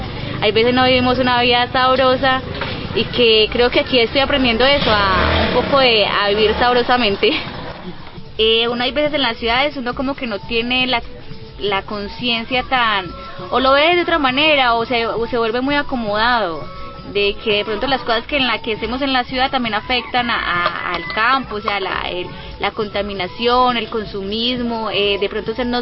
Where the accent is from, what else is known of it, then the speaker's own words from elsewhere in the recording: Medellín, Antioquia, Colombia; yo soy comunicadora audiovisual, no soy indígena, yo vengo de un proceso de ciudad, yo soy de Medellín.